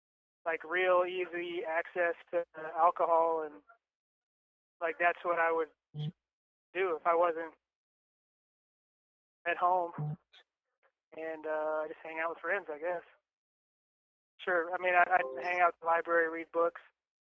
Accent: Fairbanks, Alaska, United States; we're from Fairbanks, so I would drive, like, every holiday.

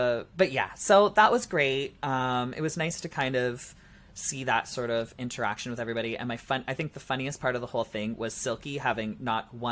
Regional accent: Canada; I am the Canadian pork chop.

